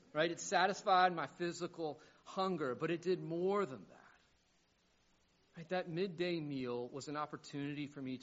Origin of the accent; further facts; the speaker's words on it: Burlington, Vermont, United States; Y'all, I'm from Burlington, Vermont, not Lewiston, Maine.